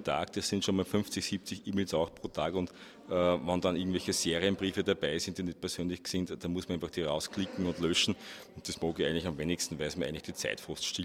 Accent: Freistadt, Upper Austria, Austria; habe in meiner Heimatgemeinde Freistadt in Oberösterreich mich dem Gemeinderat gestellt

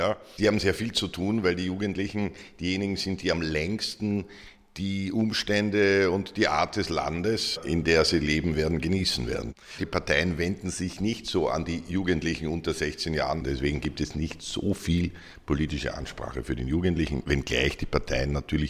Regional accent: Vienna, Austria; Ich bin in Wien geboren, aufgewachsen, lebe in Wien und bin für Wien Bundesrat im Bundesrat.

